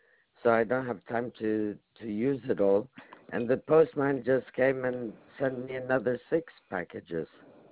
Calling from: Netherlands; I'm calling you from Holland.

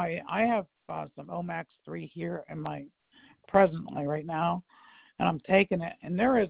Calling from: Pittsburgh, Pennsylvania, United States; I'm calling from Pittsburgh, by the way.

